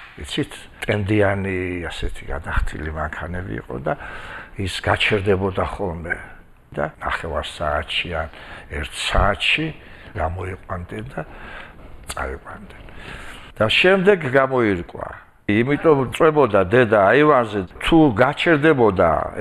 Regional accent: Tbilisi, Georgia; დავიბადე თბილისში, გავიზარდე თბილისში და სხვაგან არ მიცხოვრია. ძალიან მიყვარს ჩემი უბანი, ვაკე. ჩემი ქუჩა ლეთის ქუჩა იყო

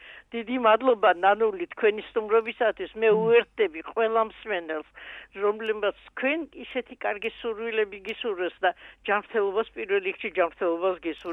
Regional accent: Batumi, Adjara, Georgia; born there; მე ბათუმში დაბადებული ვარ

